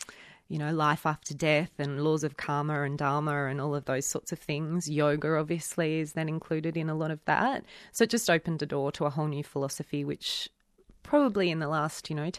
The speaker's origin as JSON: {"language": "English", "town": "Auburn", "region": "New South Wales", "country": "Australia", "tie": "born or raised there", "said": "I grew up in Auburn, which is a interesting little part of Western Sydney"}